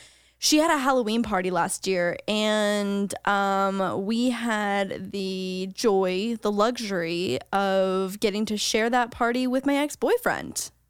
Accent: Canada; As a Canadian, I unfortunately cannot

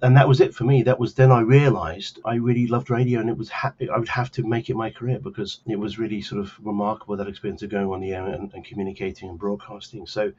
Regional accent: Cambridge, East of England, United Kingdom; Growing up in Cambridge, the biggest hospital we had was Addenbrooke's Hospital

